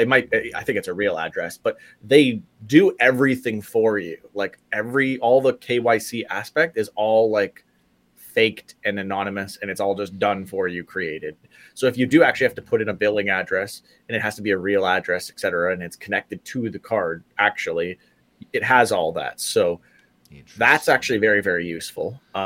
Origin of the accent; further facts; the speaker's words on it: Canada; there is like zero other options for me as a Canadian to have a US-based card